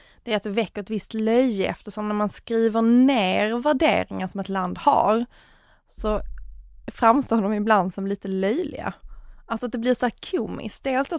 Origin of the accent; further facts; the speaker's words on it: Skåne, Sweden; Jag är liksom från Österlen som är några mil därifrån.